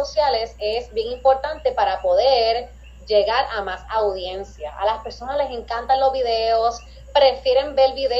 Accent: Humacao, Puerto Rico; yo representé a mi pueblo, me llevé a Miss Humacao

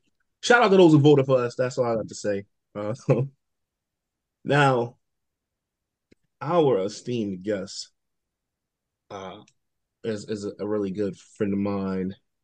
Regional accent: New Jersey, United States; where you from? And I'm like, oh, Jersey.

